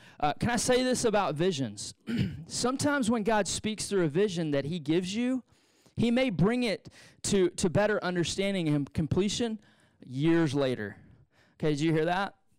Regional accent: United States; I'm an American. I don't speak French. I don't speak Spanish.

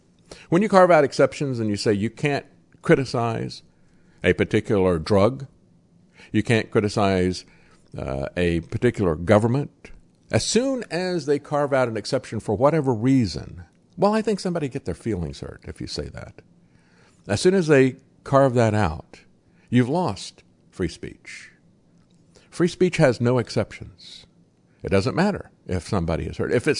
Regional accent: United States; And yet, as an American, I can go into a lot of different countries

